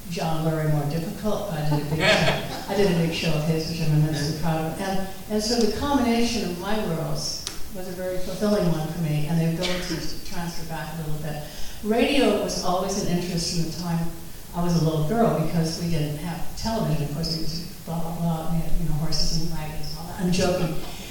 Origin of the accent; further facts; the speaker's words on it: Iowa, United States; also born or lived in South Dakota / Kentucky / Illinois; I'm the person from Iowa that he's talking about, actually, in South Dakota and Kentucky and small towns in southern Illinois.